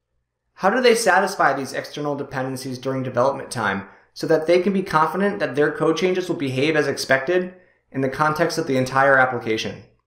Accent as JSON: {"language": "English", "region": "East Coast", "country": "United States", "lives_now": "Pacific Northwest, United States", "said": "I'm originally from the East Coast. I moved to the Pacific Northwest roughly 5 years ago."}